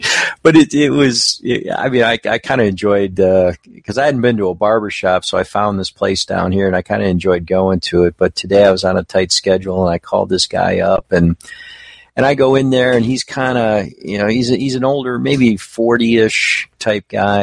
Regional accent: Ohio, United States; now in Tennessee, United States; well, it doesn't sound like you're from Tennessee. You know, I said, no, I'm from Ohio. I've been down here 3 years.

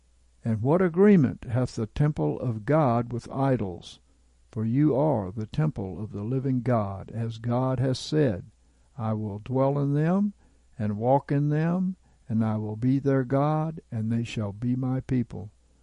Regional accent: Jason, Indiana, United States; So I started walking down the road in the town where I grew up in Jason, Indiana, on South Meridian Street.

